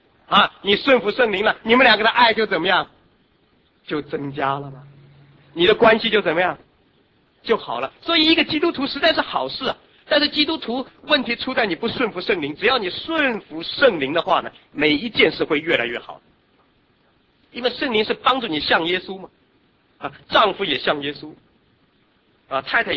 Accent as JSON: {"language": "Chinese", "country": "Hong Kong", "lives_now": "Guam", "said": "在我从香港来到关岛之前"}